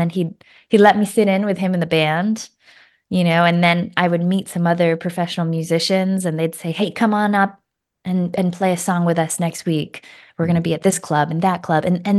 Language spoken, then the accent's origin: English; Boston, Massachusetts, United States; And growing up in Boston, like, Sculler's Jazz Club was the spot, you know